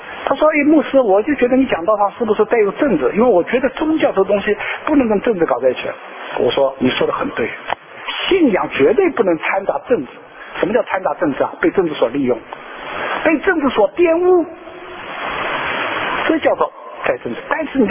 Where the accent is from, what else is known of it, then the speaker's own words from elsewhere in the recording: China; 我来自中国大陆